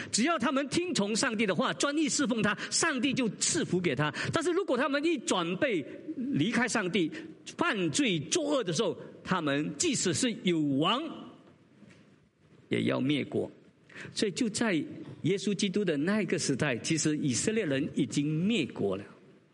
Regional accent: Singapore; 我是新加坡人，我几时是中国人？我应该是台湾人才对啊。我是新加坡人。

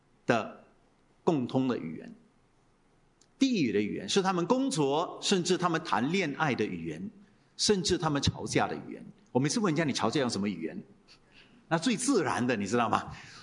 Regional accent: Singapore; 我是土生土长的新加坡人哈，这不要误会我，我是拿外国人，因为很多信徒听了就觉得我是外国人，我就跟他说不是了，不是，我当过兵的哈，拿过来福士枪的啊，在新加坡土生土长

